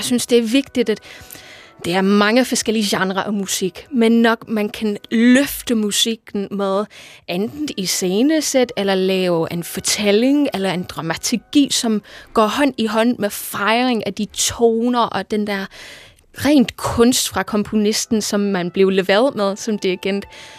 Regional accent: Liverpool, North West England, United Kingdom; Danish is a second language; now in Denmark; Jeg kommer fra Liverpool i England oprindeligt. Vi er rigtig ned på jorden

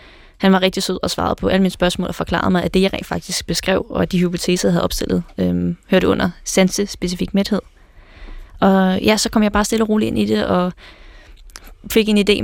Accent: Ringsted, Zealand, Denmark; Jeg kommer fra Ringsted Gymnasium. Jeg har altid boet i Ringsted.

